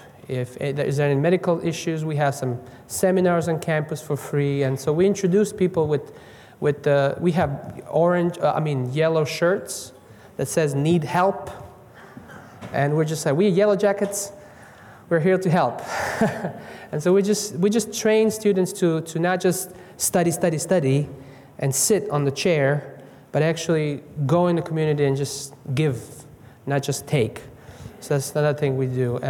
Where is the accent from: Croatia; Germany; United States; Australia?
Croatia; I'm from Croatia. My father is Serbian, though.